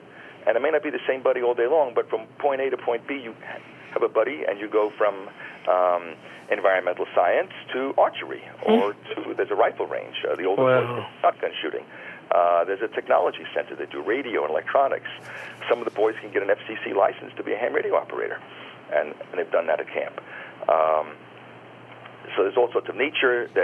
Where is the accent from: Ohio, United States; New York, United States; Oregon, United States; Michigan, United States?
New York, United States; Far Rockaway; I know in the New York City area, for example, I grew up in Far Rockaway.